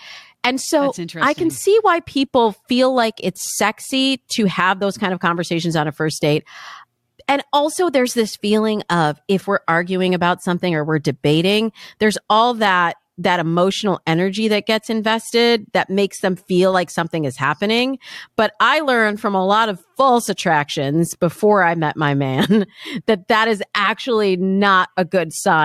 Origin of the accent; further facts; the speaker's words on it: Michigan, United States; now in California, United States; I can't handle the cold, which is one of the reasons I live in California, even though I'm from Michigan.